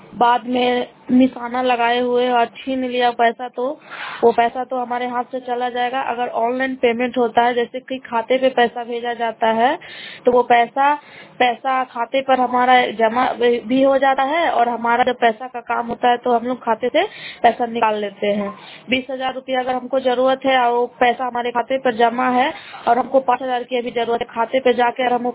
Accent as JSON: {"language": "Hindi", "town": "Hilsa", "region": "Bihar", "country": "India", "said": "मैं हिल इनौत पंचायत हिलसा प्रखंड के निवासी हूँ"}